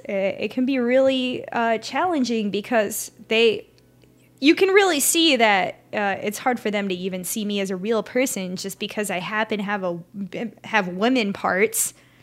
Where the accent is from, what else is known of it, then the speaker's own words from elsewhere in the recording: Ukraine; one of the things that, is super weird about being a Ukrainian is gender identities are very polarized there.